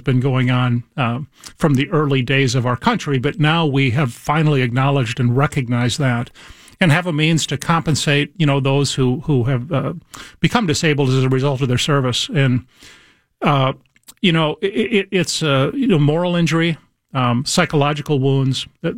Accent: Mankato, Minnesota, United States; I come from a Catholic family. I'm from Mankato, Minnesota.

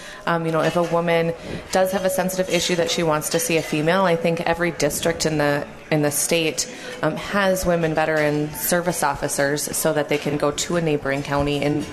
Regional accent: Rochester, Minnesota, United States; You know, a position opened up, and I'm originally from Rochester, so it was a good fit for me.

